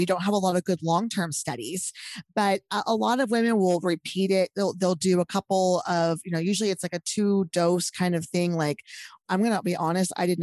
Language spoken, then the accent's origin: English; Texas, United States; and of course I'm from Texas, so I'm going to use a chili contest as a, as my go-to.